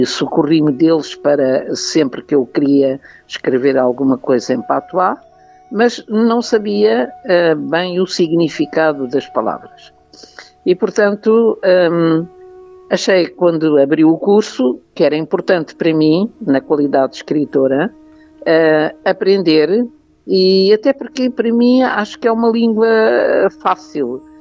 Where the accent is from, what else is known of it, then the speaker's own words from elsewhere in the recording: Madeira, Portugal; also born or lived in Angola / Mozambique; Mas já nasci na Ilha da Madeira e, portanto, os primeiros anos já foi com um sotaque diferente. Depois estive em África. Vivi em África muitos anos, em Angola e Moçambique